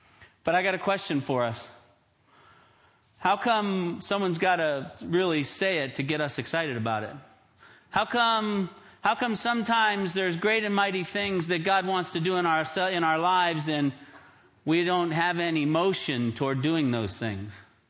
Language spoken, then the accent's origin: English; Tampa, Florida, United States; moved away as an adult; now in Chicago, United States; I grew up in Florida, in Tampa, and it's always nice when you live in Chicago and to come to Florida in February.